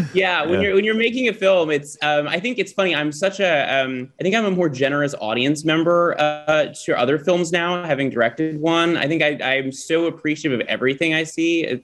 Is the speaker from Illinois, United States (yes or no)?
yes; Chicago, Illinois, United States; I'm from Chicago, and I remember growing up here and going to see movies that were supposed to be set in Chicago.